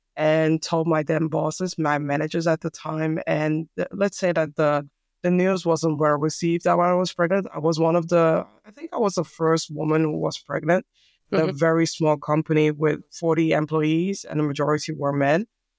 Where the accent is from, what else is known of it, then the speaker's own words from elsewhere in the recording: Amsterdam, North Holland, Netherlands; English is a second language; born and raised in Amsterdam. I have Ghanaian roots